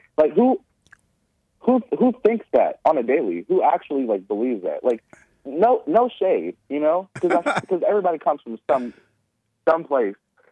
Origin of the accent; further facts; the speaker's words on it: California, United States; I'm from California.